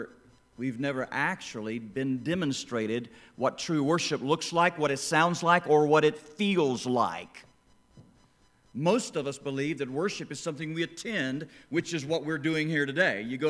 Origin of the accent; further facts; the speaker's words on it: Florida, United States; I'm from Florida.